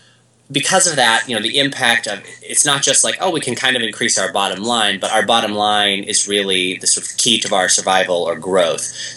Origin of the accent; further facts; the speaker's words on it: Oregon, United States; So, I'm from the Pacific Northwest of the United States. Uh-huh. Grew up in Oregon.